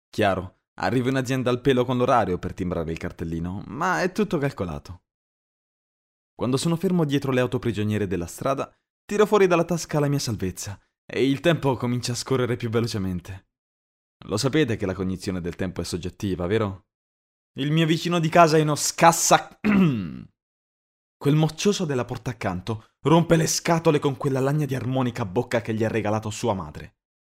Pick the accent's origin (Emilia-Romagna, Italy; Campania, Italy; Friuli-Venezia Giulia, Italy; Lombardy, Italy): Lombardy, Italy; Milan; Sono milanese io, abbiamo il pepe al culo.